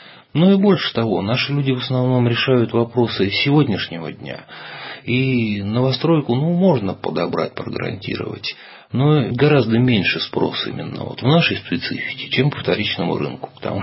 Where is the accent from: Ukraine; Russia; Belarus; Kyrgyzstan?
Russia; Moscow; особенно в Москве, московский регион, поскольку мы москвичи